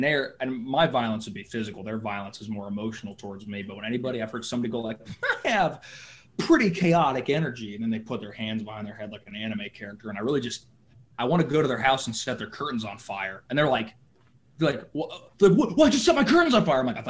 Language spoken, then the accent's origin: English; Columbus, Ohio, United States; born there; I was born in Columbus, Ohio.